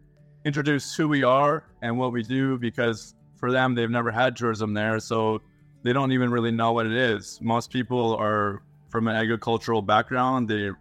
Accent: Canada; moved away; also born or lived in Asia; I'm from Canada originally, also American. I have a wife and two kids. Lived in Asia since 2011.

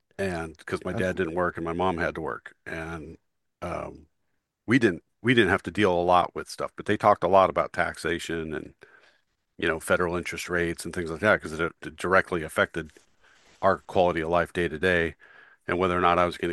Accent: California, United States; I mean, I grew up in California.

